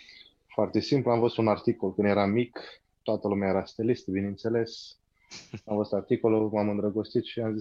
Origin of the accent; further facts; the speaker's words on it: Bârlad, Vaslui County, Romania; also born or lived in Iași; now in Montreal, Canada; Stau în Montreal, din România, deloc sunt din Bârlad, dar am stat mai mult de jumătate din viață în Iași.